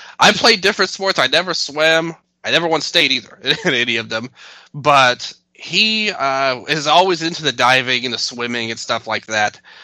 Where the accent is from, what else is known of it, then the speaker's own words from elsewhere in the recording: Germany; English is a second language; As a German, a European, in the great country of Germany, in America, they have made it very hard to follow the games live